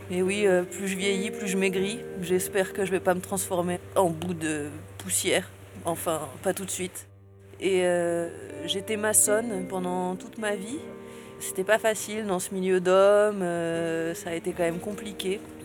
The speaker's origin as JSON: {"language": "French", "town": "Clermont-Ferrand", "region": "Auvergne-Rhône-Alpes", "country": "France", "said": "J'ai 86 ans. Je viens de Clermont-Ferrand. C'est la première fois que je vois la mer de ma vie."}